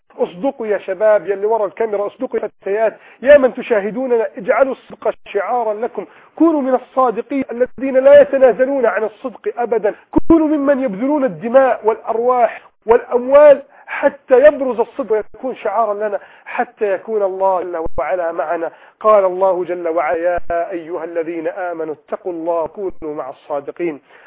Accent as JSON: {"language": "Arabic", "country": "Egypt"}